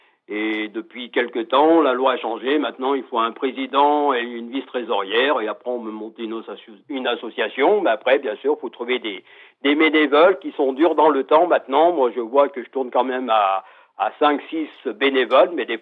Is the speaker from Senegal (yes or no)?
no; Pont-de-Beauvoisin, Auvergne-Rhône-Alpes, France; Bah, moi, je suis de Pont-de-Beauvoisin.